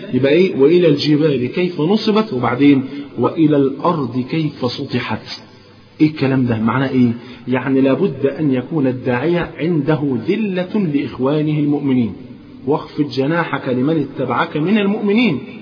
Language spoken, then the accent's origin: Arabic; Egypt; كان زمان تلاقي عندنا في مصر هنا بالذات